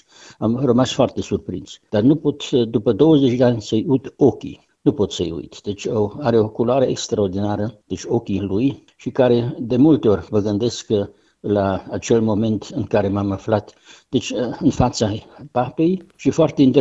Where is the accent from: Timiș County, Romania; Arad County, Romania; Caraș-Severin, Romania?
Timiș County, Romania; Timișoara; Și chiar când a aflat că sunt din Timișoara